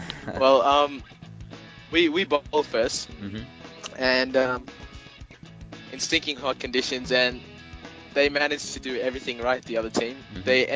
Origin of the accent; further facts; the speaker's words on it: Australia; from Australia.